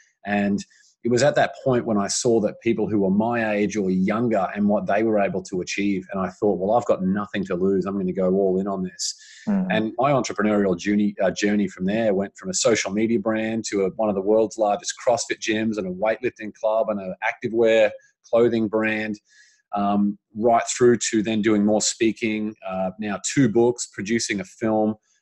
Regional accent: Brisbane, Queensland, Australia; accent: Australian; I grew up in Brisbane, Australia. So that's the Australian accent that's, that the people can hear and possibly not even understand right now. And so I lived there for the first, 27 years of my life.

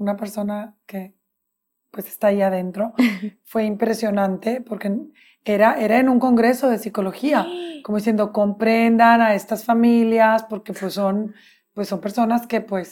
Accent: San Pedro Garza García, Nuevo León, Mexico; tú y yo somos San Petrinas Regias

